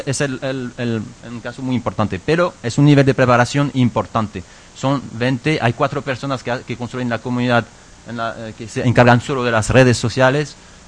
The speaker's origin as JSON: {"language": "Spanish", "country": "France", "said": "nosotros somos una organización catalana que es de aquí, soy el único francés, nadie es perfecto"}